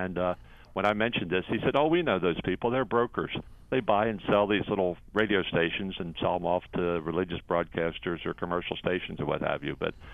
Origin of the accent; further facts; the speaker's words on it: Baltimore–Washington area, United States; now in Eastern Shore, United States; we're both from the Baltimore, Washington area, and frankly, we had some concern about coming to an area that was somewhat rural and remote